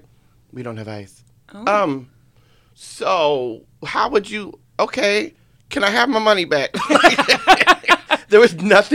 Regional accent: United States; No, I'm American. I'm going to make a fuss.

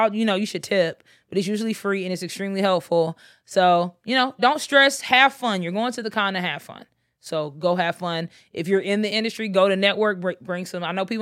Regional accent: Texas, United States; And I am from Texas, and I was people would not believe in me. I'm like, Texas hot.

